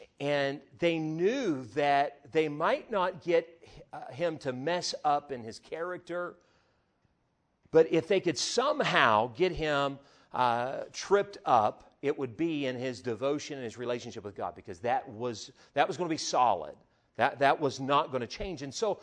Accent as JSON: {"language": "English", "region": "West Virginia", "country": "United States", "said": "A few weeks ago, I'm from West Virginia, and we take our junior campers, and we have this little camp."}